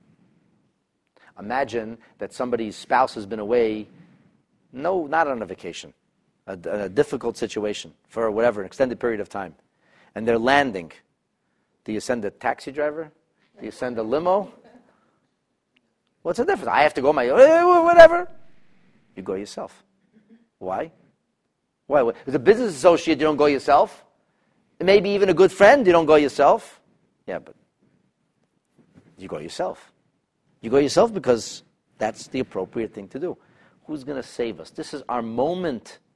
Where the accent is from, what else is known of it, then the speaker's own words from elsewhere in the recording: Canada; Our government is not so friendly to Israel. It hurts us as Canadian Jews.